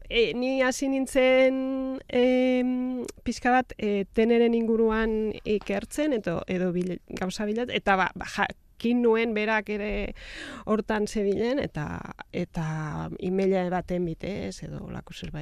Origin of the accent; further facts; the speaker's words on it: Barcelona, Catalonia, Spain; Basque is a second language; Bai, katalana naiz